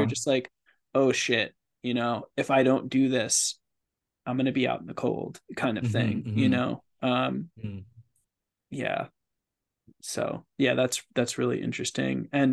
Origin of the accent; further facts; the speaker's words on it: New York, United States; because I did move far away from where I was back to where I grew up in New York.